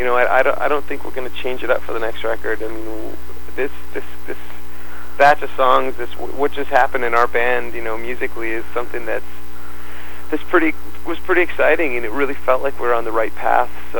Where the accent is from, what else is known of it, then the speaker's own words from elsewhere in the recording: Canada; It's tough being Canadian and just crossing the border